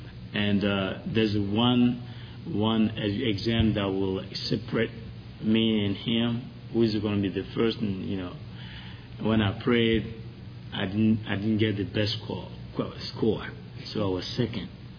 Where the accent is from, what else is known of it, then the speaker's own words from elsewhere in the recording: Tiedru, Côte d’Ivoire; English is a second language; I'm from Ivory Coast, as he said. I was born and raised in a tiny village of Cote d'Ivoire. It's called Tiedru.